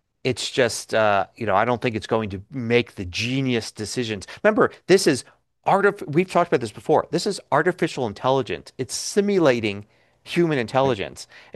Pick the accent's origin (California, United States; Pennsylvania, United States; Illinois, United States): Pennsylvania, United States; Philadelphia; now in Colorado, United States; originally with the Phillies growing up in Philadelphia, and then the Rockies now that I live in Colorado.